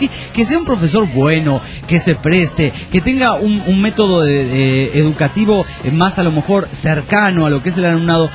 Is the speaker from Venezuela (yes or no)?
no; Argentina; y eso que soy argentino